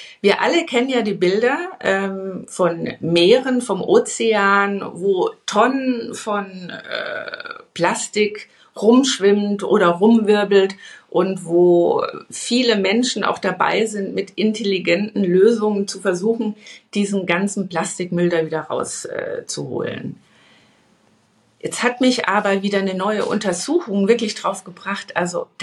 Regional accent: Bavaria, Germany; Ich komme aus dem Bayerischen Wald

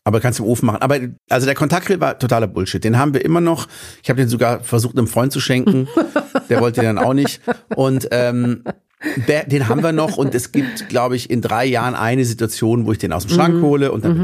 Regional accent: Baden-Württemberg, Germany; bei uns im Schwarzwald.

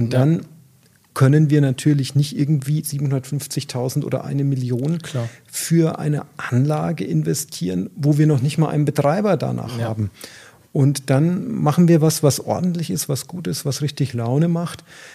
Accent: Sinnberg, Bavaria, Germany; Sinnberg ist eher meine alte Heimat.

